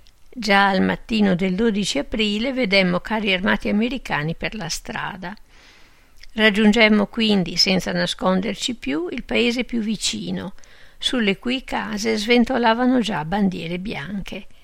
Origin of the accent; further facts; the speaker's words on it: Austria; Nei KZ io, come austriaco, venivo sempre registrato come tedesco